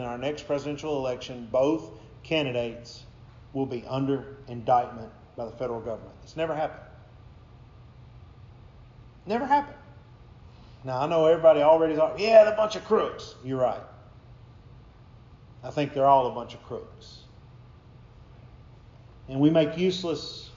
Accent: United States; I'm an American because that's where mom and dad chose to be when I was born.

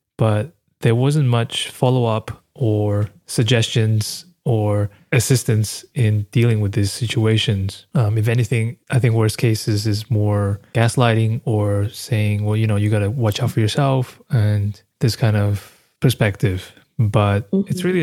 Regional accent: Australia; Growing up in Australia, my parents were just trying to survive and they have their own coping mechanisms.

